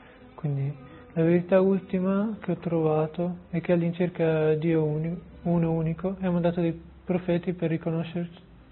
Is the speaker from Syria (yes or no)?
no; Piedmont, Italy; Arabic is a second language; قريب من تورينو